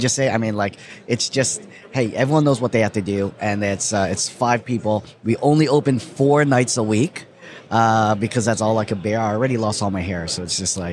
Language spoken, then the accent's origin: English; Winter Park, Florida, United States; So I'm from Winter Park, from Orlando.